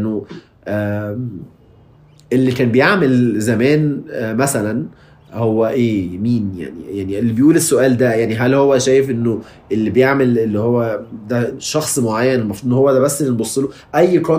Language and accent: Arabic; Egypt; now in United States; انا مصري immigrant عايز متخيل ان انا مش خايف مثلا ان انا اكسبرس رايي في مكان زي امريكا